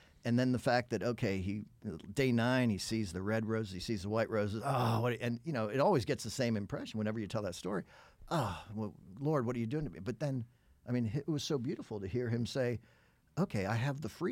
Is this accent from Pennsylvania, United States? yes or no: yes; Pittsburgh, Pennsylvania, United States; born there; So, of course, we lived in Pittsburgh, Pennsylvania. I was born in November of that year.